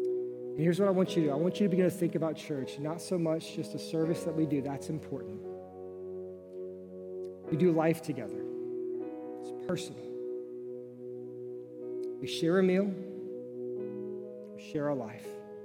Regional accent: Nebraska, United States; yeah, I grew up in Nebraska, you know?

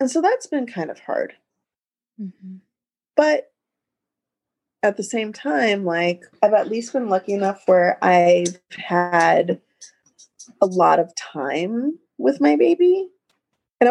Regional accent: California, United States; now in New York, United States; But yeah, so I grew up in California. I've lived in New York for almost 20 years now, almost. But I'm originally from California.

